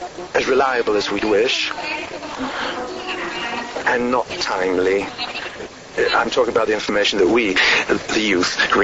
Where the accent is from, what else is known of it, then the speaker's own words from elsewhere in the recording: El Salvador; English is a second language; I'm from El Salvador